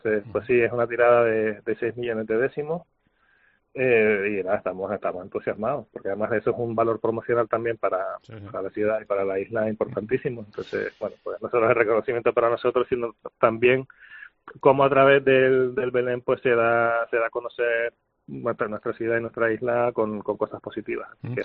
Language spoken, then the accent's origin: Spanish; Canary Islands, Spain; Lo somos todos los canarios y a celebrarlo juntos.